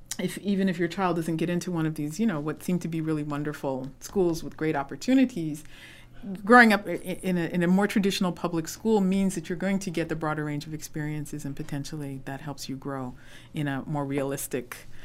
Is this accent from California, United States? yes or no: yes; Los Angeles, California, United States; that's my hometown